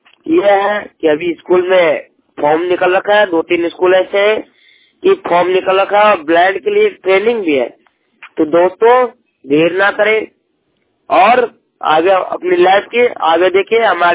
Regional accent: Madhubani, Bihar, India; now in New Delhi, India; मैं न्यू दिल्ली से हूँ। मैं रहने वाला बिहार मधुबनी की हूँ दोस्तों।

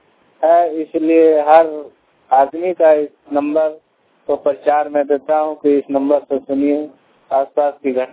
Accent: Kherabera, Jharkhand, India; ग्राम खेराबेड़ा, पंचायत चेता प्रखंड कब्चा की धनबाद जिला का निवासी हूँ।

